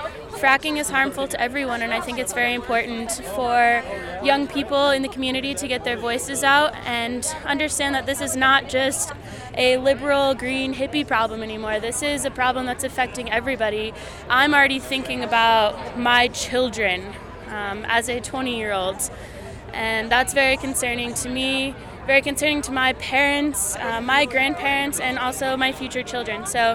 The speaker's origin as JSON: {"language": "English", "town": "Fort Collins", "region": "Colorado", "country": "United States", "said": "I'm from Fort Collins. I'm a teacher and a farmer"}